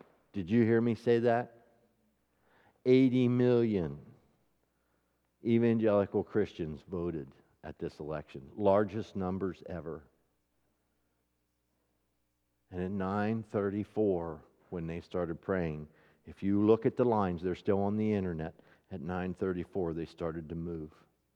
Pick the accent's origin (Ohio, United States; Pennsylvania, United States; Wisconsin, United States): Pennsylvania, United States; yep, I'm from Pennsylvania. We got Trump elected.